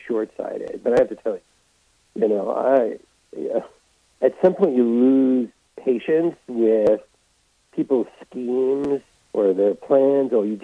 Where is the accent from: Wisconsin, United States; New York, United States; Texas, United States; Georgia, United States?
New York, United States; I know I grew up in New York, and I went to Queens College, and I had to pay tuition.